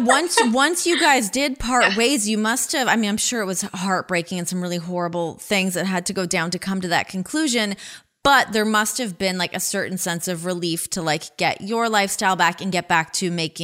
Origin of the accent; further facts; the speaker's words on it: Ajax, Ontario, Canada; now in United States; Oh, I grew up in Ajax.